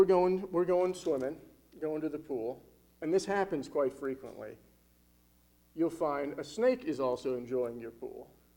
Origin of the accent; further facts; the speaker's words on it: Florida, United States; also born or lived in Kentucky / North Carolina; I'm born and raised in Florida. I spent 3.5 years here in Kentucky going to school, and almost 2 years in North Carolina.